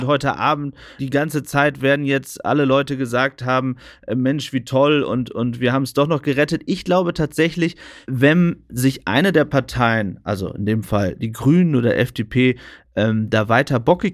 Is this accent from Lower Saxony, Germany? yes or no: yes; Lower Saxony, Germany; Ich als Ostfriese